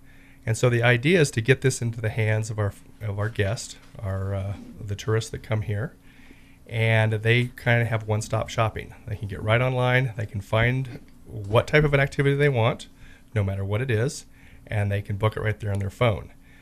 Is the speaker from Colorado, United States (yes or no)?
yes; Cañon City, Colorado, United States; Heart of Jeep Tours is right here in my hometown of Canyon City